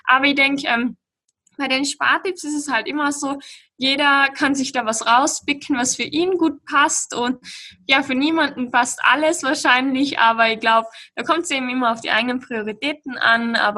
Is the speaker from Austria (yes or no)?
yes; Tyrol, Austria; Aber bei uns in Tirol ist halt der Wohnraum wirklich sehr teuer.